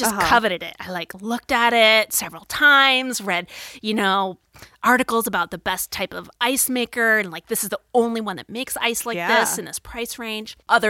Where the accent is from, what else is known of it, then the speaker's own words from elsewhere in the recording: Phoenix, Arizona, United States; I grew up in Phoenix, where it's hot as shit, right? Like 120 in the summers.